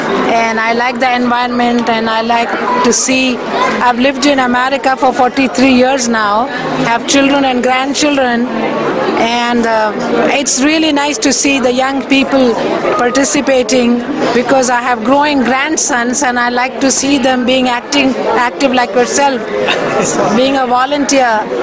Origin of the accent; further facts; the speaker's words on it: Houston, Texas, United States; I'm from Houston, Texas.